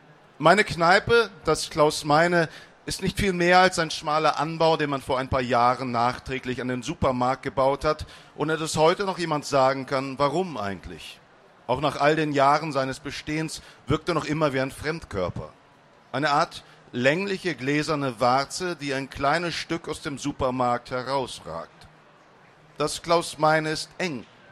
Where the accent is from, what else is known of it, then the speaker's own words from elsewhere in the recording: Langenhagen, Lower Saxony, Germany; ich komme aus Langenhagen, da ist nicht sonderlich viel passiert.